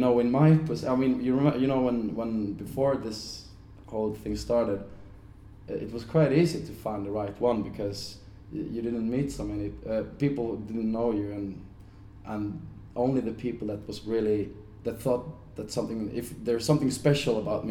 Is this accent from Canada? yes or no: no; Sweden; English is a second language; last year, I visited my hometown, my family.